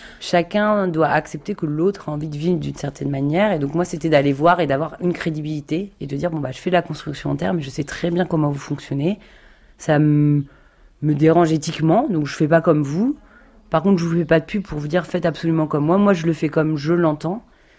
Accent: Normandy, France; moi je suis normande et donc c'est la crème.

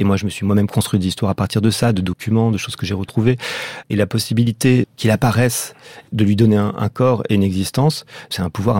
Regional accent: Paris, Île-de-France, France; je suis un Parisien qui redécouvre les arbres

